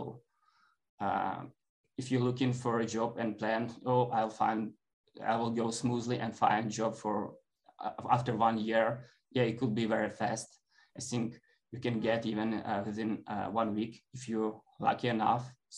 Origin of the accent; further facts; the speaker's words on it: Ukraine; from Ukraine. I've worked as a Ruby on Rails developer for 8, even 9 years now. I have experience working in startups. Mostly in Ukraine, we're working on outsourced companies.